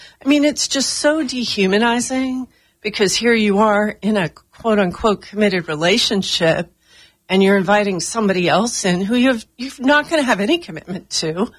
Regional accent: Northeast, United States; now in Sarasota, United States; growing up in the Northeast, and my kids had gone to Montgomery County schools in the D.C. area

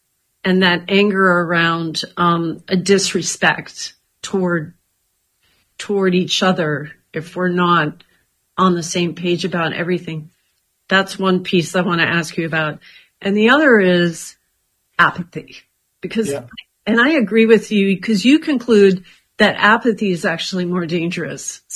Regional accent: New York, United States; we grew up in New York, and New Yorkers understand his history

